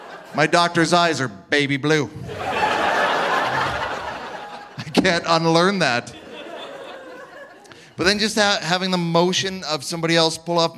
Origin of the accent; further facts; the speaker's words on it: Saskatchewan, Canada; So, I come from Saskatchewan